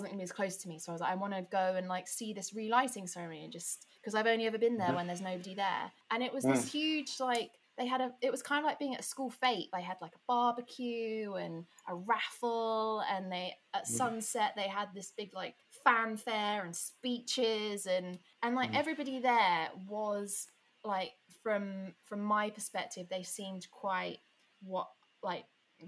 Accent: United Kingdom; And I think as British people, we now have a better understanding

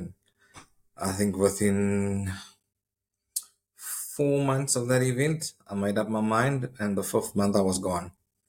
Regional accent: Cape Town, Western Cape, South Africa; I'm born in Cape Town, South Africa. Lived there for the first 21 years of my life. And, then went and did a bit of traveling and stayed abroad for a few years. And then went back to South Africa for another 10.

